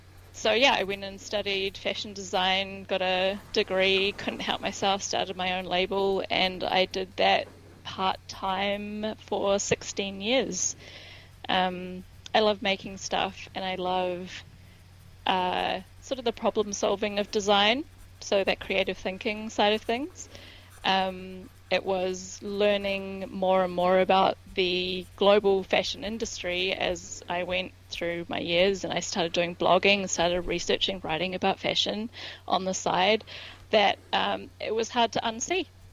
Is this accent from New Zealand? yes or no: yes; Auckland, New Zealand; I grew up in Auckland and I am still there. I've only ever lived on the North Shore, so no idea what happens over the bridge.